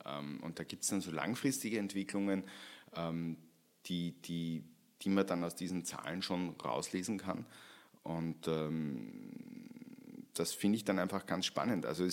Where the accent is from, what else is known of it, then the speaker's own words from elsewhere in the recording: St. Pölten, Lower Austria, Austria; Könnte ich jetzt zum Beispiel St. Pölten hernehmen, meine Heimatstadt